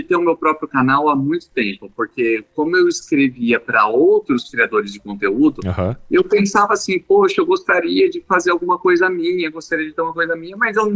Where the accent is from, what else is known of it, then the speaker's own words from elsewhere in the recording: São Paulo, Brazil; eu cresci em São Paulo